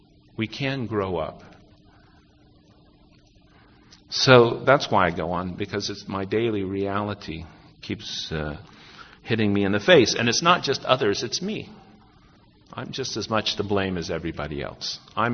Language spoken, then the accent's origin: English; United States; I think it's nice being an American. I don't have any problem with it. I really like my country